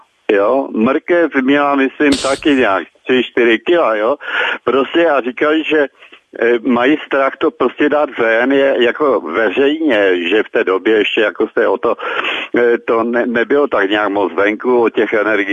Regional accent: Ostrava, Moravian-Silesian Region, Czechia; Vy jste z Ostravy, já jsem z Ostravy

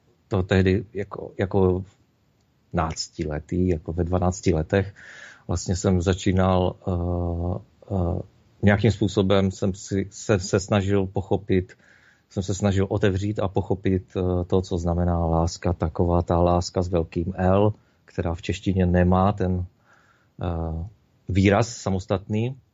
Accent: Ostrava, Moravian-Silesian Region, Czechia; born there; Spousta lidí zná jenom ty horší části, ale když poznáte Ostravu dobře, tak je to krásné město a když se v něm narodíte, tak k němu cítít

